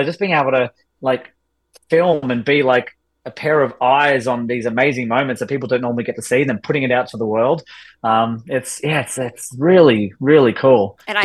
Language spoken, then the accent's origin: English; Australia; it was just fun being able to like teach her a little bit of my home country. And she's been to Australia and loves it a lot.